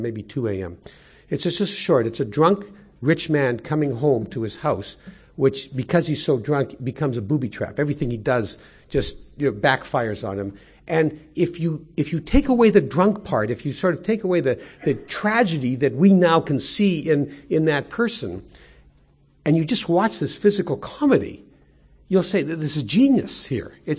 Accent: Winnipeg, Manitoba, Canada; now in Toronto, Canada; he had moved away from my hometown of Winnipeg

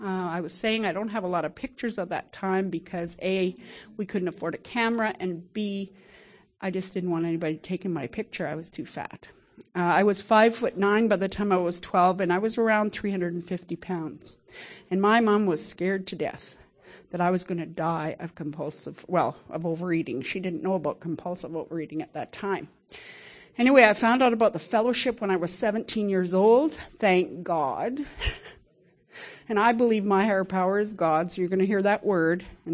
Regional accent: Kelowna, British Columbia, Canada; from Kelowna, British Columbia. It's great to see you all here.

